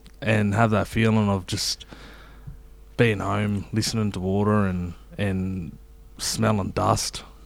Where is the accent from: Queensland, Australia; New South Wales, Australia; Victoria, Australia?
Victoria, Australia; Swan Hill; I'm from Swan Hill. Born and bred there.